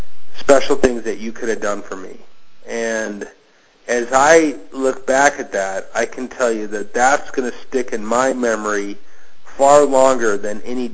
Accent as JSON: {"language": "English", "town": "Detroit", "region": "Michigan", "country": "United States", "said": "You know, guys, I'm from Detroit. Lions suck."}